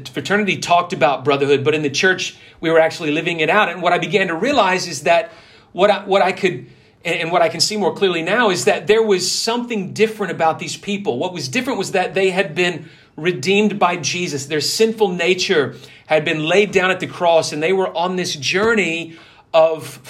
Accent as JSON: {"language": "English", "town": "Memphis", "region": "Tennessee", "country": "United States", "tie": "born or raised there", "said": "God connected me to a church in my hometown of Memphis, Tennessee."}